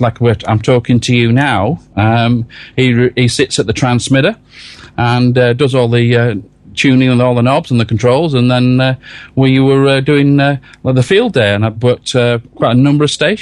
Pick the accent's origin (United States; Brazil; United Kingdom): United Kingdom; I'm British of Scottish extraction.